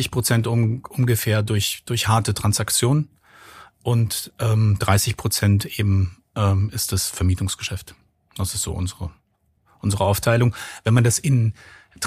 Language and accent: German; Cologne, North Rhine-Westphalia, Germany; born there; ich habe eben schon gesagt, 1969 geboren in Köln.